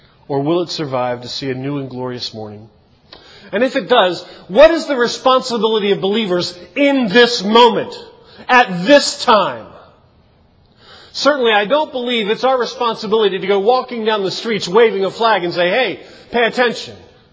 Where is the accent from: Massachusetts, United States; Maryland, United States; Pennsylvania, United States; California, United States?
Maryland, United States; Baltimore; I grew up in Baltimore.